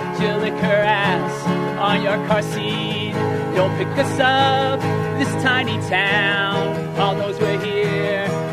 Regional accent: Maine, United States; We're both from Maine

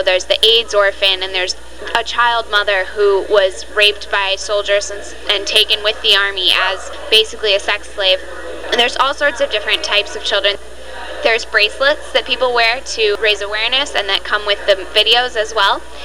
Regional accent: Detroit, Michigan, United States; now in Cleveland, United States; I am from Detroit, Michigan, but I currently go to school at John Carroll University in Cleveland, Ohio.

